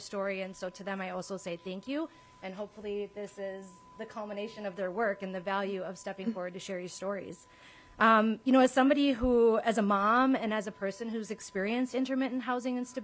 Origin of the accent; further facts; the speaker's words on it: Minnesota, United States; just as a Minnesotan and a human, I just can't say thank you enough for bringing this forward